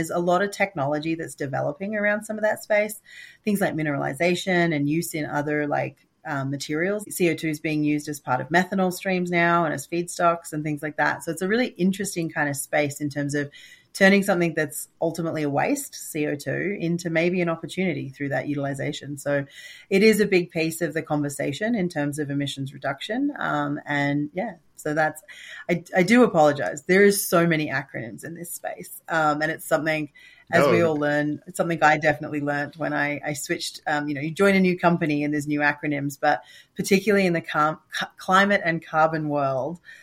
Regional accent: Australia; now in United States; I'm based here in the US and have been for a long time, but I'm originally from Australia.

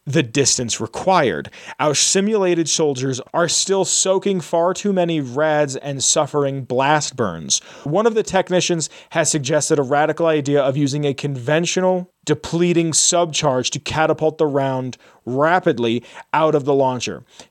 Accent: United States; you know, I'm an American, these games are based in America

